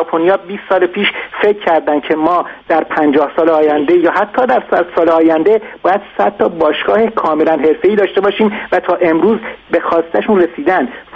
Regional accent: Iran; من هم به عنوان یک ایرانی

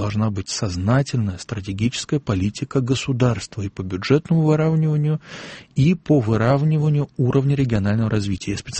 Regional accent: Saint Petersburg, Russia; не в мой родной, любимый Петербург.

